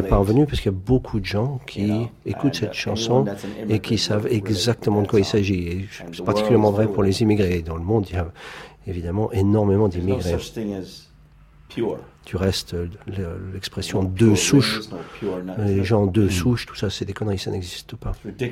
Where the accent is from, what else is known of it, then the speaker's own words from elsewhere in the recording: England, United Kingdom; French is a second language; now in United States; Nous sommes tous les deux des immigrés aux États-Unis, lui est jamaïcain, moi je suis anglais.